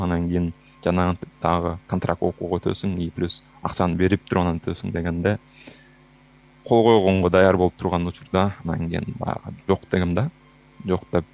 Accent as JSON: {"language": "Kyrgyz", "region": "Jalal-Abad Region", "country": "Kyrgyzstan", "tie": "born or raised there", "said": "мен деле ошол кичинекей эле баягы Жалал Абаддын Аксы районунда кичинекей ошо борборунда чоңойдум. Ал жерде ал убакта бир 10,000 киши жашаса керек."}